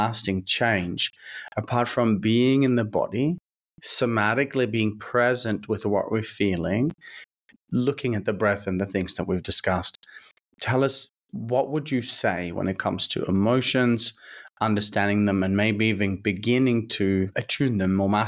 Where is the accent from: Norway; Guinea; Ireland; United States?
Norway; You know, born and raised in Norway, both my parents are alcoholics.